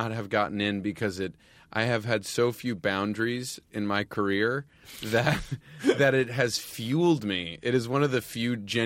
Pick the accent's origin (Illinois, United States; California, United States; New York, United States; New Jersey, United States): New York, United States; And I think I grew up outside of New York City.